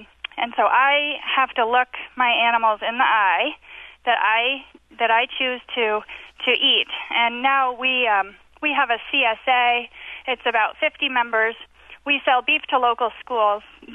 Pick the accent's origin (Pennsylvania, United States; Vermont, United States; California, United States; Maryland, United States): Vermont, United States; I'm also from Vermont, and I have a small farm.